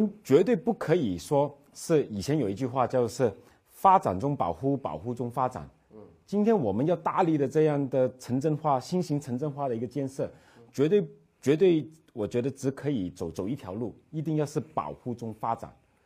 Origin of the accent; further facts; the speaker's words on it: Hong Kong; 我是香港土生土长，在外国读书有十年，然后两代人在内地发展，